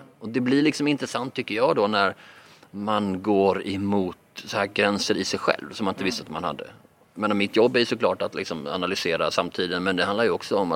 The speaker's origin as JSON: {"language": "Swedish", "town": "Malmö", "region": "Skåne", "country": "Sweden", "tie": "born or raised there", "said": "Och i mina hemtrakter i Malmö är det då 40%."}